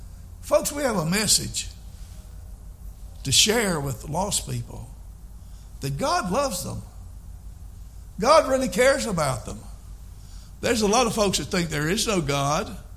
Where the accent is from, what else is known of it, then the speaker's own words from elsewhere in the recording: Albemarle, North Carolina, United States; We grew up over on the Mill Hill in Albemarle, which is the wrong side of the tracks.